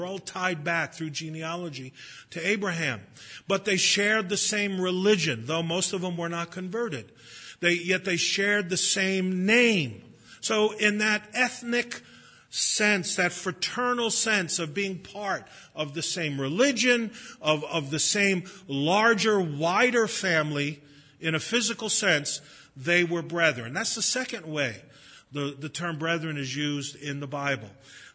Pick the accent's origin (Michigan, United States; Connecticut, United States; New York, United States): New York, United States; Brooklyn; I'm a Jew from Brooklyn, he's from the Midwest, I'm white, he's black, but we're brothers.